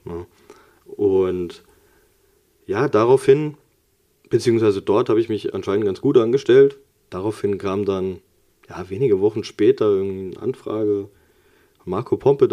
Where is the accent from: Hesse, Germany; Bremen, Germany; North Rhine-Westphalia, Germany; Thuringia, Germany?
Hesse, Germany; Bad Hersfeld; also meinem Heimatort quasi, wo ich mit meinen Eltern aufgewachsen bin, in der Nähe in Bad Hersfeld